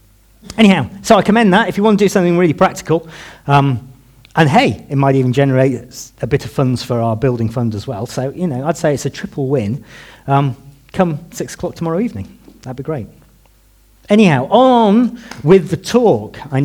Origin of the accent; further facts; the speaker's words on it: United Kingdom; I would imagine, because we're British, we'd probably first off be extremely sceptical.